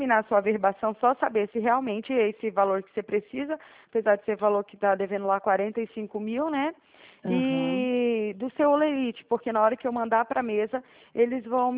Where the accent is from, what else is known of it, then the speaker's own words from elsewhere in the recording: Uberaba, Minas Gerais, Brazil; now in São Paulo, Brazil; eu sou de Uberaba, Minas, e Uberaba, o DDD é 34, onde que eu tô te ligando é DDD 16, que é aqui onde que eu tô trabalhando agora em São Paulo